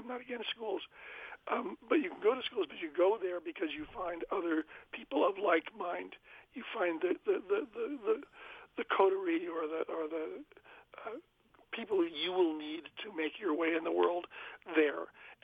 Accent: Chicago, Illinois, United States; I was from Chicago, and there was a man named Bill Walker who had made public murals in Chicago that were very exciting, some of them made in my neighborhood.

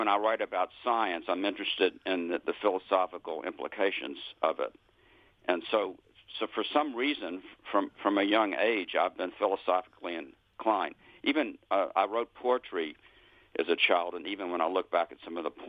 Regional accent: Memphis, Tennessee, United States; Well, I grew up in Memphis, Tennessee, and I was in my bedroom on the first floor

